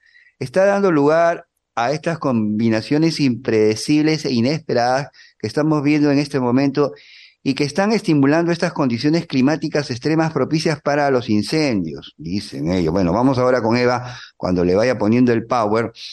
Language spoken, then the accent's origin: Spanish; Peru; Aquí nomás en mi país, Perú, tenemos en el norte